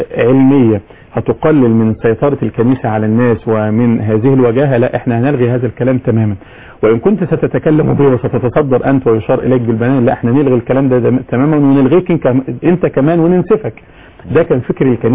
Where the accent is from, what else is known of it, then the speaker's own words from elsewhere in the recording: Egypt; أول من أدخل هذا المفهوم عندنا في مصر في العرب عموما